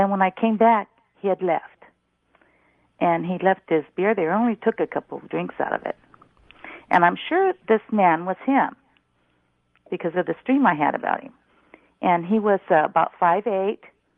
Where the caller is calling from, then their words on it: California, United States; I'm from the San Joaquin Valley.